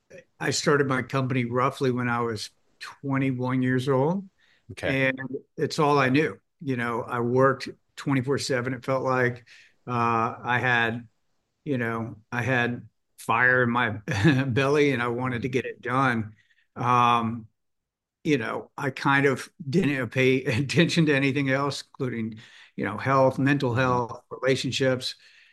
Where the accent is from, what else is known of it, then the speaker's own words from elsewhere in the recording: Tampa, Florida, United States; I grew up in Tampa, Florida, and I wanted to get out of there.